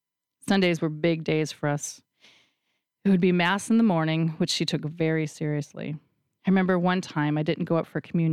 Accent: Ireland; There was nothing for a girl of my age to do there, but I really loved being Irish, and I loved the ragged hills that lay beyond her cottage.

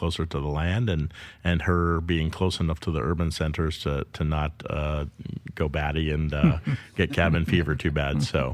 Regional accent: South Dakota, United States; also born or lived in Colorado / San Diego, United States; now in Vashon Island, United States; I grew up in South Dakota and spent a lot of time in Colorado, kind of migrated to Southern California and Silicon Valley for a few years and ended up in technology in San Diego.

